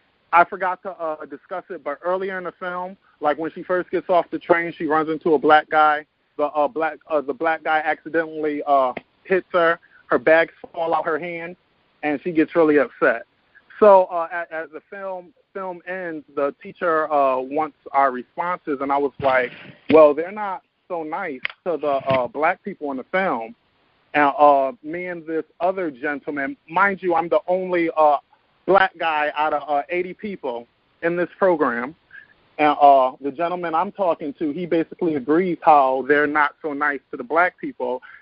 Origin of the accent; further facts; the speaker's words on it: Connecticut, United States; I'm from the Connecticut area.